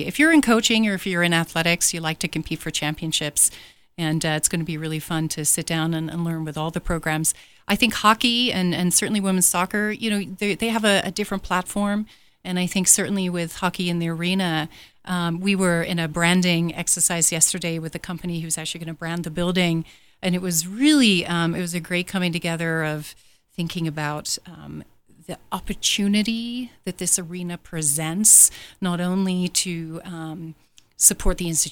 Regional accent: England, United Kingdom; I was born and raised in England, which is a little bit outside of the box. The accent's a little bit still there. So I did my undergrad work there

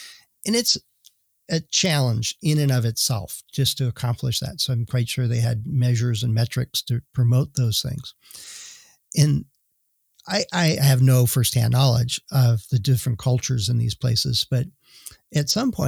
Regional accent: Wisconsin, United States; Yeah, I'm from Wisconsin, so I was able to translate for them.

